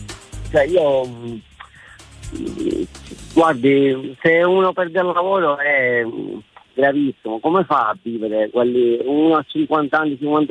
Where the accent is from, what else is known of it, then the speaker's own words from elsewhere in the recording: Alcamo, Sicily, Italy; Buongiorno, io sono di Alcamo.